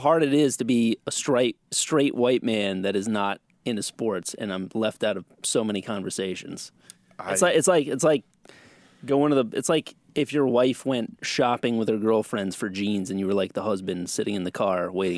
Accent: Richfield, Connecticut, United States; Connecticut. Richfield, Connecticut.

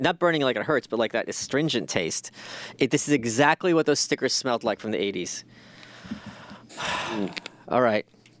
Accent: Brooklyn, New York, United States; I grew up in Brooklyn. I'm from Eastern Europe. Went to yeshiva.

